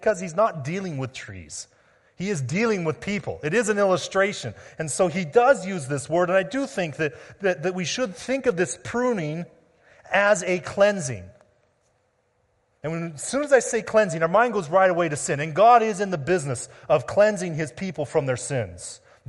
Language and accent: English; Washington, United States; I grew up in Washington State, which is one of the apple capitals of the world. There's a lot of trees around there